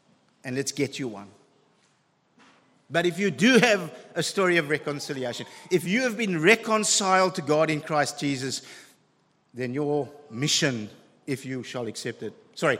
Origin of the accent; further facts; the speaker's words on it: South Africa; I grew up in South Africa. Finished high school in the 80s.